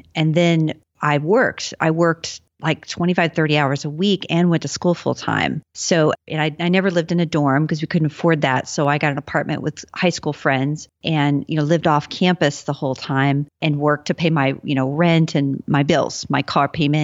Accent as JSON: {"language": "English", "region": "Texas", "country": "United States", "tie": "born or raised there", "said": "So I grew up in Texas and, you know, my parents lived in the city, San Antonio, and they saved up to buy a farm and then build a house on the farm."}